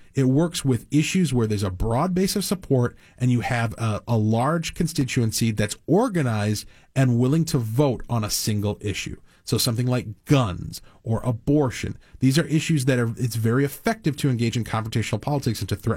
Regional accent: Cottage Grove, Minnesota, United States; We're in Albertville. That's the city where I hail from. And I grew up in Cottage Grove, which is kind of a similar community on the opposite end of the metro area.

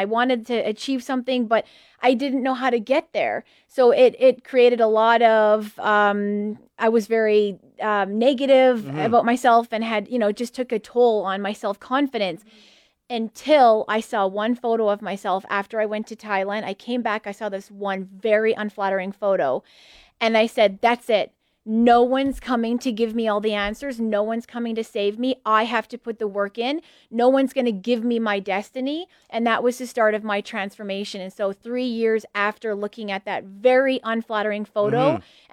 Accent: Leduc, Alberta, Canada; Yes, I am. Born and raised in Leduc.

